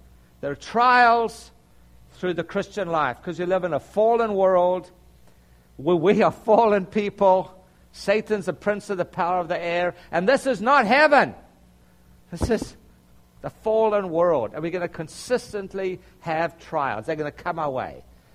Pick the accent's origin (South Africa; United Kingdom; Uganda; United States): South Africa; also born or lived in Canada; I was from South Africa via Canada.